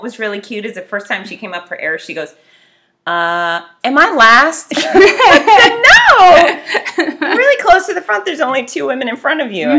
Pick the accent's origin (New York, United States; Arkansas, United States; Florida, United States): Florida, United States; Fort Lauderdale; And mind you, I grew up in Fort Lauderdale. So half the music I love is vulgar rap music. And the other half is deep country.